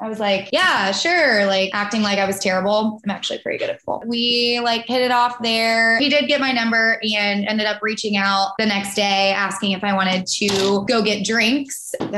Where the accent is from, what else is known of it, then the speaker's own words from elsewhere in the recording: the South, United States; kind of both growing up in the South and things like